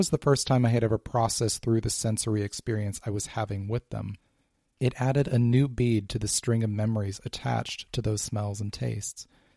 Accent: Midwest, United States; smells from my rural childhood growing up in the Midwest.

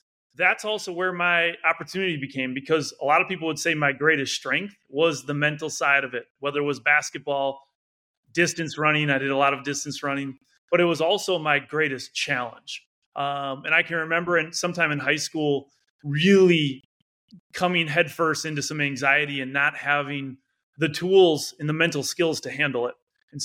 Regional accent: Freedom, Wisconsin, United States; I grew up in Freedom, Wisconsin. I was the oldest of two other brothers and had an incredibly close family.

